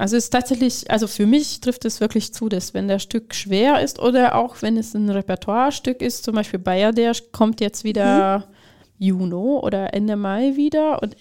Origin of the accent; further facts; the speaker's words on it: Hungary; German is a second language; Ich komme aus Ungarn